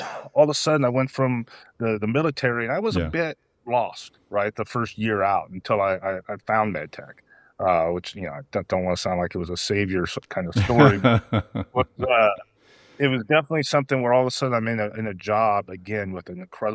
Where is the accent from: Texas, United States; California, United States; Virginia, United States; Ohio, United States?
California, United States; Oakdale; So I grew up in Oakdale, California. I had no idea what medical device was at the time.